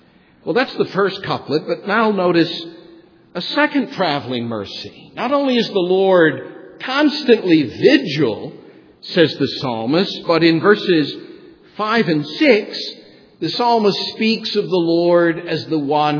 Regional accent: New Zealand; Now, I grew up in New Zealand, where they have more sheep per capita than any other place in the world.

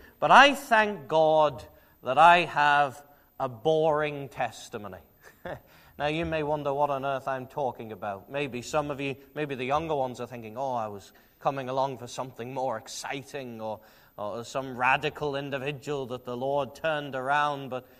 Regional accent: England, United Kingdom; In fact, I'm not from Ulster at all. I'm from England

